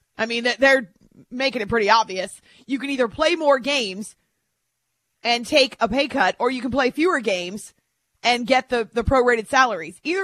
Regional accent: New Hampshire, United States; in the basement of our log cabin when we were growing up in New Hampshire.

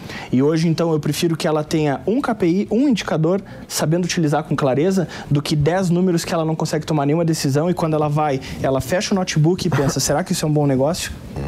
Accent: Pelotas, Rio Grande do Sul, Brazil; Pelotas, Rio Grande do Sul. É a minha cidade natal, onde a empresa está sediada, a matriz.

